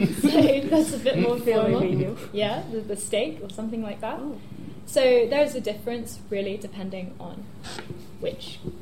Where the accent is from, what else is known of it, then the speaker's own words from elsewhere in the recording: London, United Kingdom; I'm from London in the UK